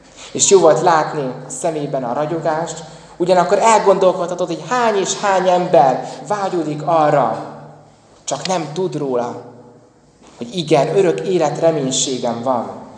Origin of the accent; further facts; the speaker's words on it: Nyíregyháza, Szabolcs-Szatmár-Bereg, Hungary; Október 31-én Nyíregyházán, a szülővárosomban